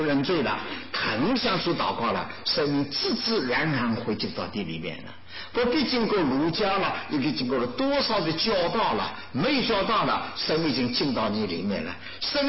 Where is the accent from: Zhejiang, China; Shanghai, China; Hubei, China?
Zhejiang, China; Ningbo; 所以这我是宁波人嘛，硬硬的了